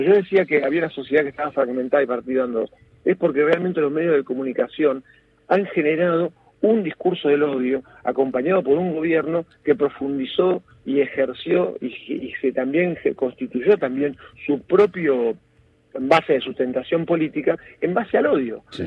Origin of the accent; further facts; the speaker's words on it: Argentina; como argentinos y como argentinas